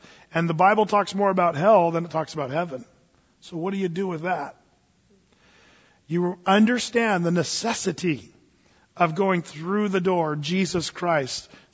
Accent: Applegate, Oregon, United States; I grew up out in Applegate in Southern Oregon.

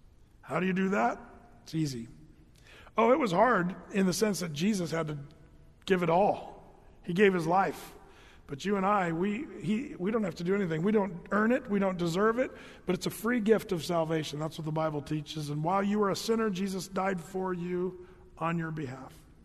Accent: Grants Pass, Oregon, United States; where I grew up in Grants Pass, there's kind of a redneck thing, and I like rednecks. I grew up with rednecks

